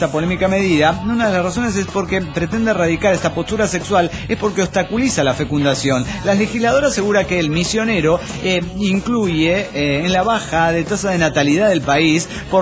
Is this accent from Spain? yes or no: no; Chetumal, Quintana Roo, Mexico; de Chetumal, Quintana Roo.